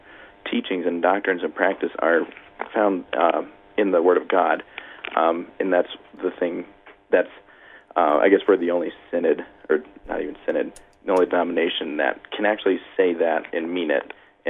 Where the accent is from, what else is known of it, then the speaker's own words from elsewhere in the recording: Williamsburg, Iowa, United States; I'm from Williamsburg, Iowa. I'm a sophomore right now at the University of Iowa.